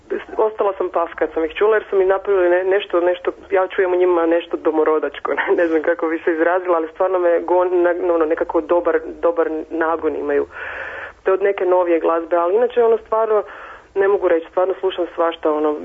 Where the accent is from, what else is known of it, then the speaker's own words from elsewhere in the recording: Zagreb, City of Zagreb, Croatia; now in Zadar, Croatia; jer sam preselila naime iz Zagreba. Ja sam Zagrepčanka, ali živim u Zadru zadnje dvije godine